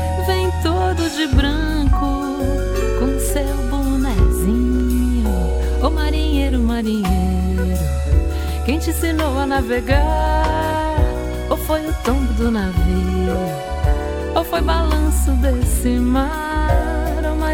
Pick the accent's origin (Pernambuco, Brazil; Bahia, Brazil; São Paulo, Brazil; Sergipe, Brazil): Bahia, Brazil; Salvador; Eu sou da Bahia, de São Salvador.